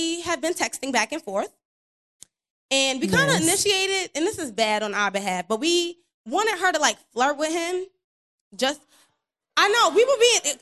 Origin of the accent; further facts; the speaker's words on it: Harlem, New York, United States; I'm from Harlem.